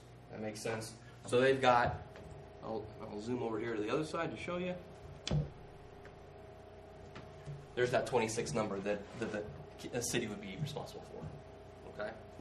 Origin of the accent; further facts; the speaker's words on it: Seward, Nebraska, United States; You know, I grew up in Seward, and I always sort of got it. I could never be Beatrice, maybe because they're shorter people.